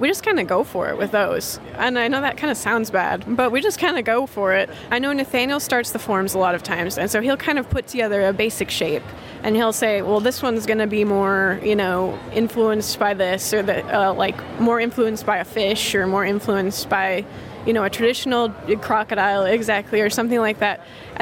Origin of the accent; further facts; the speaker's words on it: Rochester, Minnesota, United States; Well, I grew up here. I grew up in Rochester, but we just moved back in March because I was going to have a baby in May and we wanted to be closer to family.